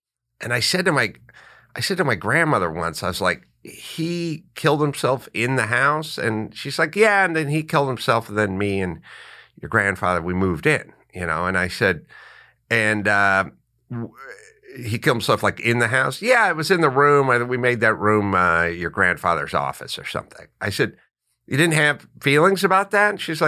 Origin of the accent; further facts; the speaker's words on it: North Hollywood, California, United States; You know, I was from North Hollywood. This is the 70s, early 80s.